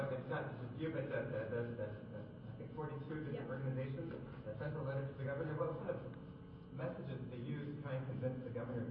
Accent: Quebec, Canada; I'm from Quebec

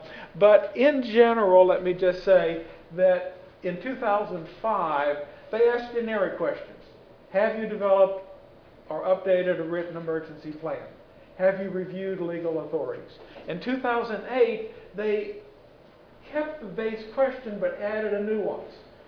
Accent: Arkansas, United States; I'm from Arkansas, I've learned to say that without thinking

